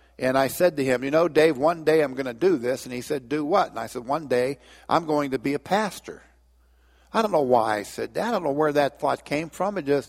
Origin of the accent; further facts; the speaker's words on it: Port Vue, Pennsylvania, United States; I was raised in Port View. Born in McKeesport Hospital, raised in Port View, and Dad was a policeman